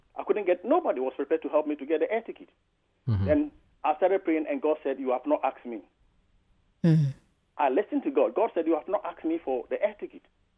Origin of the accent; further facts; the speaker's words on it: Ghana; I'm a Ghanaian. When I was in Ghana, I wanted, you know, I wanted to further my studies.